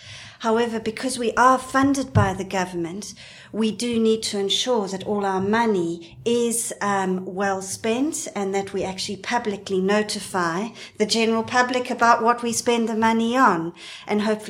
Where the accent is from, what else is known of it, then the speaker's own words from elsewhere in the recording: Cape Town, Western Cape, South Africa; Yes, I am South African and very proudly so, even though I live here. And I actually come from Cape Town